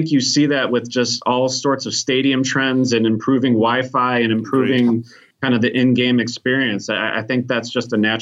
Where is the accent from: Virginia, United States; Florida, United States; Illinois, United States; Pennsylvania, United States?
Illinois, United States; Chicago; No, I'm from Chicago, man.